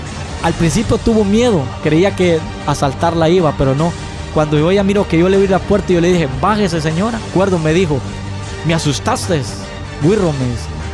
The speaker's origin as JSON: {"language": "Spanish", "town": "Sehuaca", "region": "Santa Bárbara", "country": "Honduras", "tie": "born or raised there", "said": "a los 12 años salí de mi pueblo natal, Sehuaca, Santa Bárbara."}